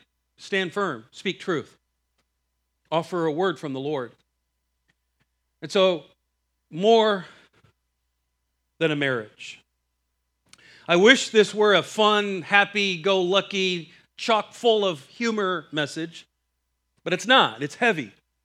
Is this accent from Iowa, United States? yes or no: yes; Iowa, United States; I'm from Iowa.